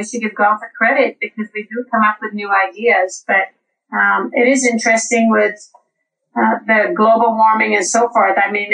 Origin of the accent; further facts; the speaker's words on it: Orlando, Florida, United States; the tournament was in my hometown, Orlando, and I really didn't want to miss it.